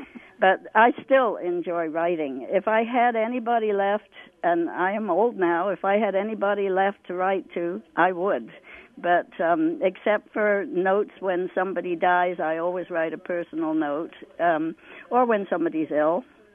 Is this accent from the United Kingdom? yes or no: yes; England, United Kingdom; I wonder if part of letter writing goes with being English, because I am always also English, and I grew up writing letters to everybody